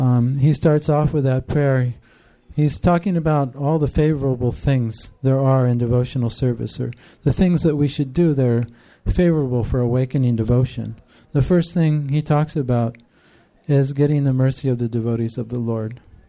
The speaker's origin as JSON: {"language": "English", "town": "San Francisco", "region": "California", "country": "United States", "tie": "born or raised there", "said": "Actually, I grew up here in the Bay Area in San Francisco."}